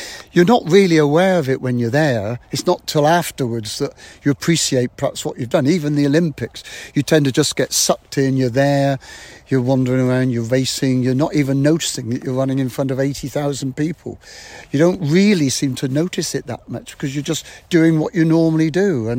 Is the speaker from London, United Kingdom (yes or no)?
no; Exeter, South West England, United Kingdom; born there; I was born in Exeter, so I ran for Devon cross country